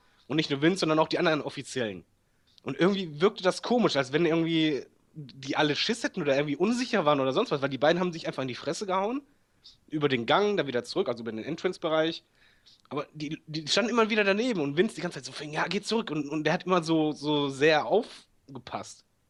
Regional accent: Germany; Ja, als Deutscher hast du halt ganz selten das benutzt.

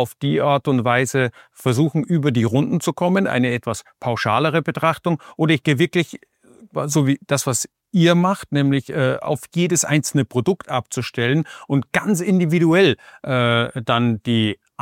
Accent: Austria; Als Österreicher reden wir jetzt hier von Kalbfleisch.

